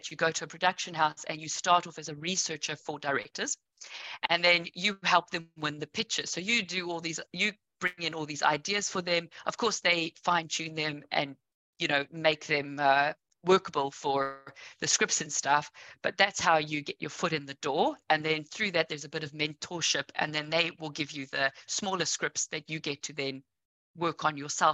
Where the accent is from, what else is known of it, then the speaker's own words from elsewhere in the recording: Johannesburg, Gauteng, South Africa; And off to Cape Town I went, because I'm originally from Johannesburg.